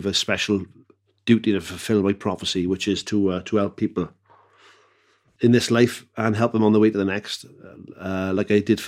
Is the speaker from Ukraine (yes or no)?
yes; Ukraine; I was a small child growing up in the Ukraine area of what was then the Soviet Union.